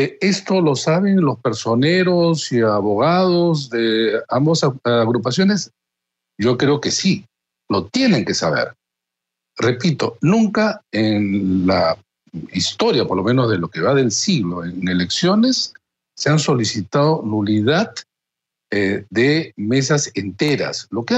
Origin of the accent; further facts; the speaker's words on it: Peru; Yo espero, como muchos peruanos, que sí sea.